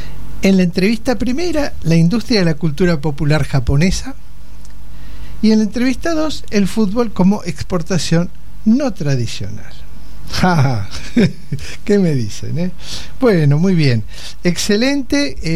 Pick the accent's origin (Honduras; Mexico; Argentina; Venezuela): Argentina; Es un trabajo que me enorgullece como argentino.